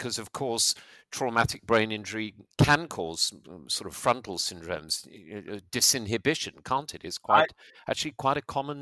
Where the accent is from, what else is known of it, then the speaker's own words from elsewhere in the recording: England, United Kingdom; also born or lived in United States; as an Englishman who lived in America, I always resisted calling it soccer